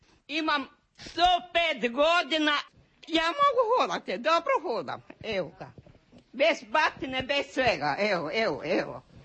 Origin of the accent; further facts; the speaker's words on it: Hrženica, Varaždin County, Croatia; now in Zagreb, Croatia; Ludbreg mi je općina i Kotar. A županja mi je Varaždinska, a selo mi je bilo Hrženica. Udala sam se u selo. Treća godina smo išli obe dva u Zagreb.